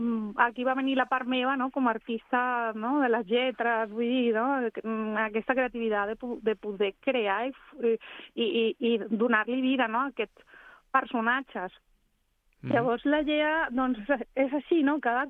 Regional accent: Venezuela; now in Vilanova i la Geltrú, Spain; jo soc veneçolana i porto aquí gairebé 20 anys.

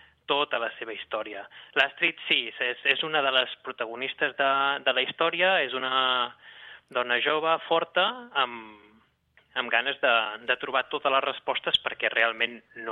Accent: Arbúcies, Catalonia, Spain; born there; Vaig néixer al Montseny, a Arbúcies, on hi ha el castell de Montsoriu al costat.

